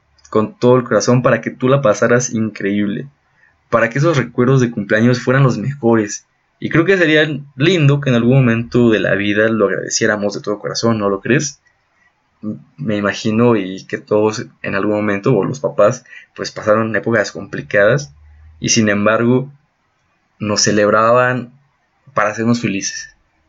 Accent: Mexico; todas las tradiciones que vamos jalando con el paso del tiempo como mexicanos

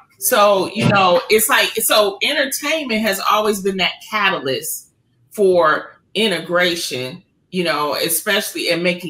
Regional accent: Detroit, Michigan, United States; I mean, Motown, I'm from Motown.

